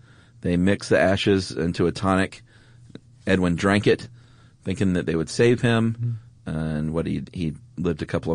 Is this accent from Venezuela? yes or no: yes; Venezuela; now in Chile; I'm from Venezuela, living in Chile, and I want to suggest one about identity.